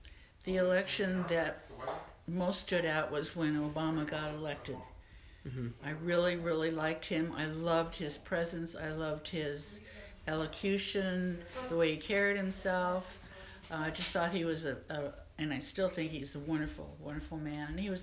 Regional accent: Pasadena, California, United States; I grew up in Pasadena, California.

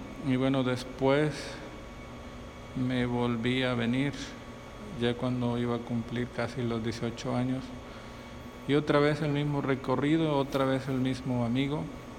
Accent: San José los Guares, Yoro, Honduras; nací en Honduras y en un pueblo que se llama San José los Guares, en el departamento de Yoro. Tuve una niñez no muy, muy fácil, mucha pobreza extrema donde yo nací

